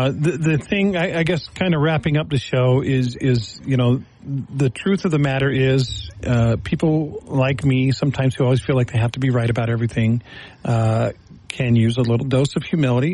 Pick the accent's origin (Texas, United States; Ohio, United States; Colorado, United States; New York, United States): Texas, United States; I grew up in Texas where the church that I belonged to was not prevalent.